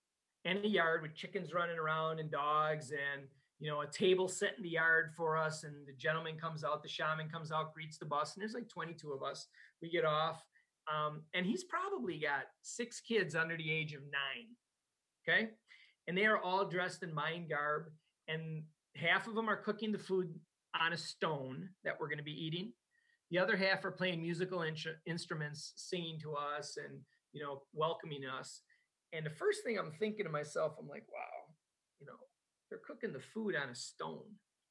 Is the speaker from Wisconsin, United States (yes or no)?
yes; Wisconsin, United States; accent: Wisconsin; You know, with my Wisconsin accent, I've screwed up every time.